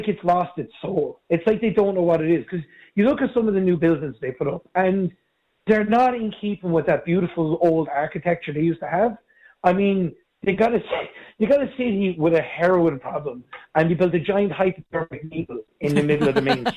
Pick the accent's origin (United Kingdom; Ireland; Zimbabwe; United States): Ireland; Dublin, Leinster; Like, I'm originally from Dublin, but my family moved down the country about 24 years ago now.